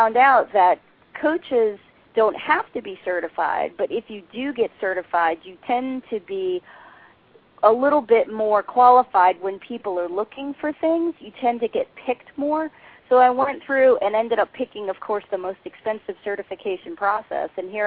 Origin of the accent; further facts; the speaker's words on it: United States; I grew up just outside New York City and spent a lot of my adult life bouncing around from job to job.